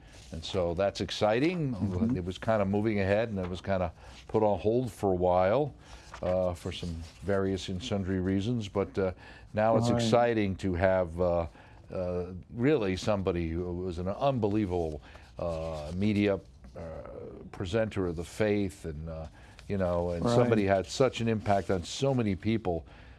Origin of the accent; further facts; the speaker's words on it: New York, United States; at least I'm sure as a New Yorker, very proud to be able to talk about the fact that blessed to be Fulton Sheen.